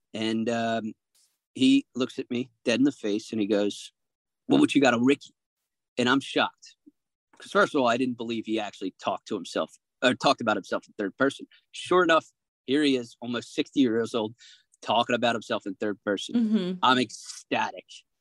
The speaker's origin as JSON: {"language": "English", "town": "Philadelphia", "region": "Pennsylvania", "country": "United States", "tie": "born or raised there", "said": "And I wish he did it when he was in Philadelphia, because that's my hometown squad."}